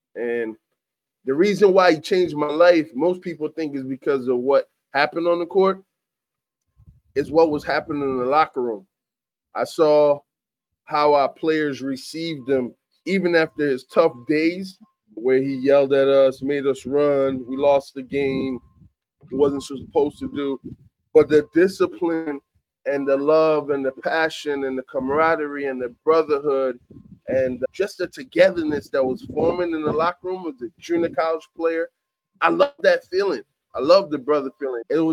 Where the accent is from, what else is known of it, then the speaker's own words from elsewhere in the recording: U.S. Virgin Islands; I grew up in the Virgins. I played baseball my whole life.